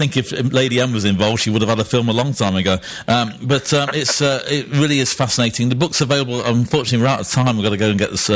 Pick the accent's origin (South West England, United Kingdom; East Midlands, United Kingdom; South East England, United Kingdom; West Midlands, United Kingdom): East Midlands, United Kingdom; Derby; And I'm actually from Derby itself, so it's not far away from that big stately home in Melbourne